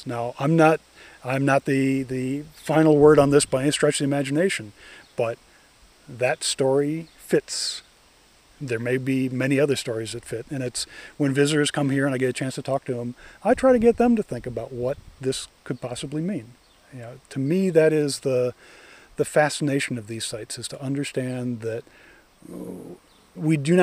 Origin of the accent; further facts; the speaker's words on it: Chicago, Illinois, United States; As a kid growing up in the Chicago area, as came up to vacation in this area